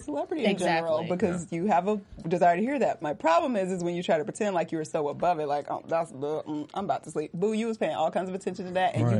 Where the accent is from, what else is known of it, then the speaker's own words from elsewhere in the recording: the South, United States; Whereas I understand, because I'm from the South, I got some country cousins, I understand.